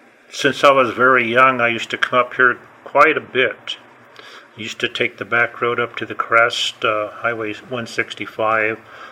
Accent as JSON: {"language": "English", "town": "Albuquerque", "region": "New Mexico", "country": "United States", "tie": "born or raised there", "said": "I'm born and bred in New Mexico. I was born in Albuquerque, New Mexico."}